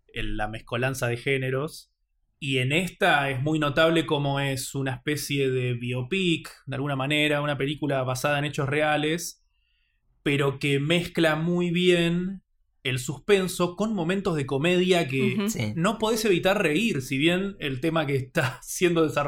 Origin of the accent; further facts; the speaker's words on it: Argentina; viéndola como argentino